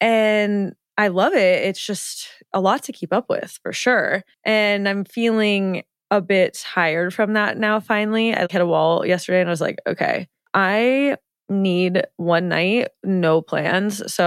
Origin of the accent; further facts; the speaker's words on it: Nebraska, United States; Because when I travel and I tell people I'm from Nebraska, they start … as if it's my name and are like so intrigued.